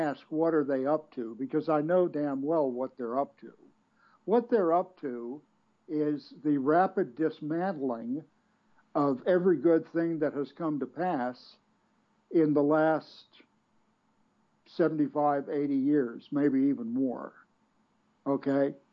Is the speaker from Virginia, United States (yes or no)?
yes; Virginia, United States; he hailed from the state of Virginia, my home state.